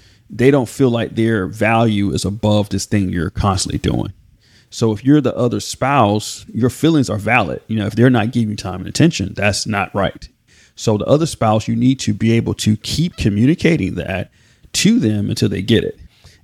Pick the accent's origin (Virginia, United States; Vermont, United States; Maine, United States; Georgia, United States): Georgia, United States; Atlanta; I grew up in Atlanta in this rap group called